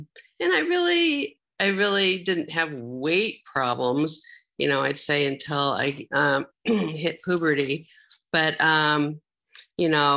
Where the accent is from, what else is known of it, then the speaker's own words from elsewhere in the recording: Seattle, Washington, United States; I grew up in Seattle. My mom's from the Bay Area. My dad was from Seattle area.